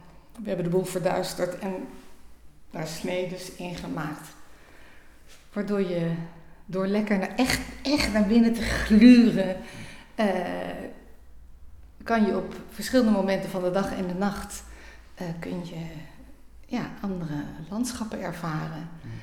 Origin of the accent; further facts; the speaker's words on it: Amsterdam, North Holland, Netherlands; Ik kom uit Amsterdam. Daar woon ik, daar werk ik.